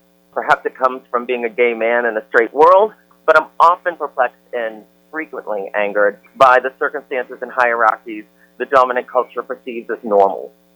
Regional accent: New Hampshire, United States; Growing up in New Hampshire in the 70s and 80s, I was a closeted kid who was taught to be ashamed of who he was.

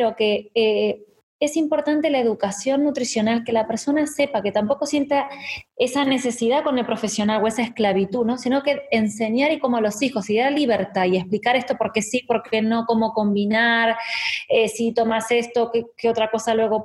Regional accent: Galicia, Spain; como dicen aquí, como gallega

